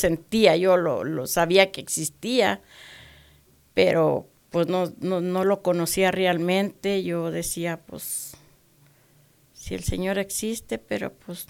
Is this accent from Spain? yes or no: no; Jiménez del Teul, Zacatecas, Mexico; Yo soy de México, del estado de Zacatecas.